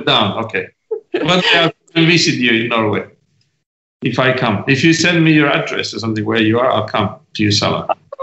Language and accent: English; Southern Italy, Italy; born there; English is a second language; I'm more like a swimmer, you know, because I was born in South Italy.